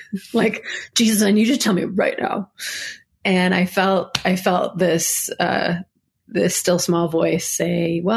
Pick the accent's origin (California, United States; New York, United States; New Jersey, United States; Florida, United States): New York, United States; Niagara Falls; I grew up in Niagara Falls, New York